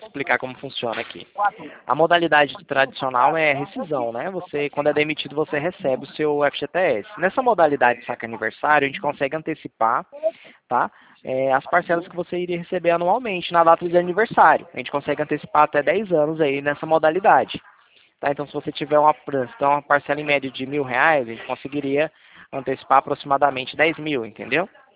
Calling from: Goiânia, Goiás, Brazil; Então, aqui, eu falo aqui de Goiânia, Goiás.

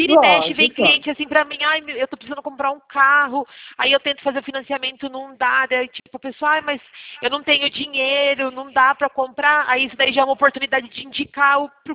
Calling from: Sorocaba, São Paulo, Brazil; E eu falo daqui de Sorocaba.

